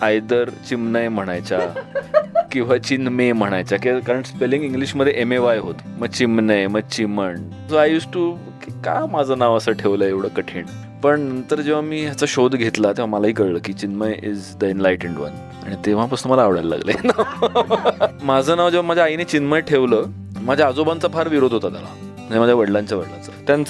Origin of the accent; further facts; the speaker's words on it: Mumbai, Maharashtra, India; born there; So yes, मुंबईतला जन्म आहे पूर्णपणे.